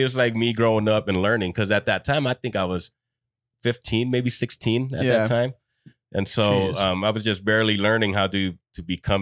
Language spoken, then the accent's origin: English; Salt Lake City, Utah, United States; I grew up in Glendale. Okay. You guys know the Glendale area?